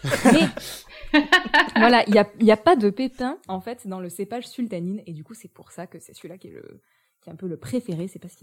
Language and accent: French; France; Et donc, bah, nous, en tant que Français, je pense qu'on est tous d'accord, on aime manger.